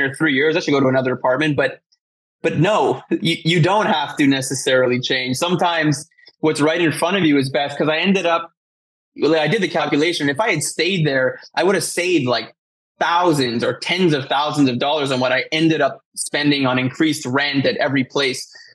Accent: Montreal, Quebec, Canada; I grew up in Montreal, born and raised.

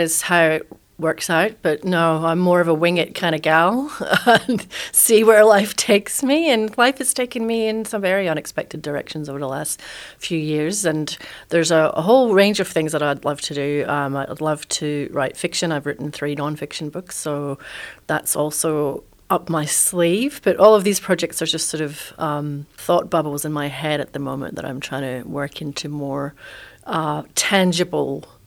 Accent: Edinburgh, Scotland, United Kingdom; I probably have struggled with mental ill health since I was a wee girl growing up in Scotland. You might hear a bit of an accent there. I grew up in Edinburgh

